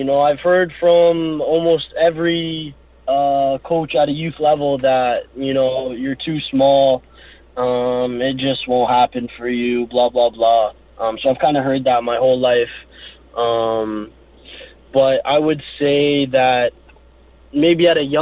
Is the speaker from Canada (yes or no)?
yes; Canada; You know, obviously growing up in Canada, that's always a thing.